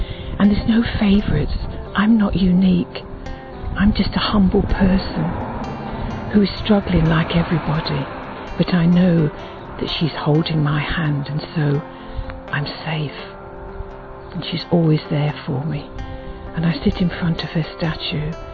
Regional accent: England, United Kingdom; I come from England

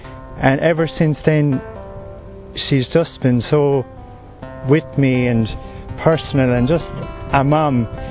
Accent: Ireland; I'm from Ireland and I'm 27 years old.

